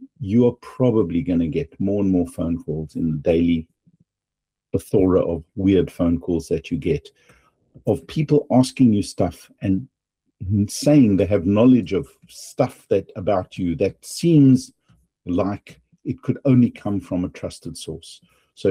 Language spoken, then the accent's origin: English; South Africa; accent: South African English; Maybe I'm not South African English enough for it.